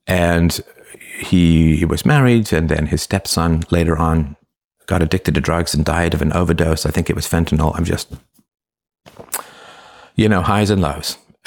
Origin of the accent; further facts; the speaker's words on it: England, United Kingdom; when I was a kid growing up in England